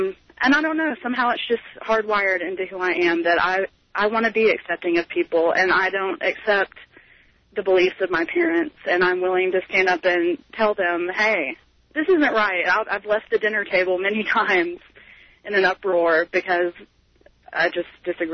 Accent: Tennessee, United States; now in Denver, United States; And I'm from Tennessee. I moved to Denver about a year and a half ago. I was raised in the South

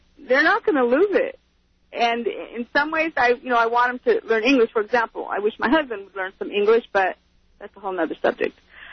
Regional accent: United States; We just, I mean, I am an American.

